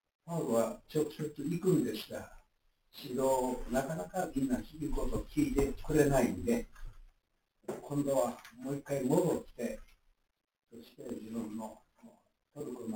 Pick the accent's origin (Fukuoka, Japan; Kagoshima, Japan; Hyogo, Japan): Hyogo, Japan; Takasago; born there; 私は兵庫県高砂を、ね、美保町の、自分の親の家で生まれたんですが、